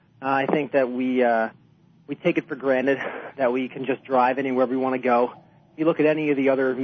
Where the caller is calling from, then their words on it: New Jersey, United States; Hey, Mark. … from New Jersey.